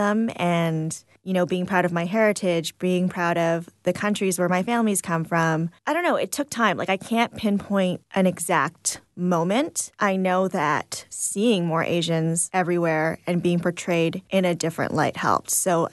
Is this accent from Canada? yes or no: yes; Whitby, Ontario, Canada; Like I grew up in a predominantly white town. I grew up in Whitby and everyone around me was white.